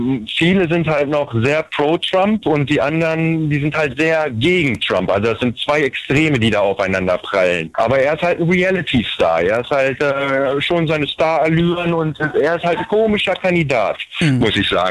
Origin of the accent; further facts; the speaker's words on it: Germany; now in United States; Ich habe in Deutschland bin ich sehr auf Rock und Altrock groß geworden.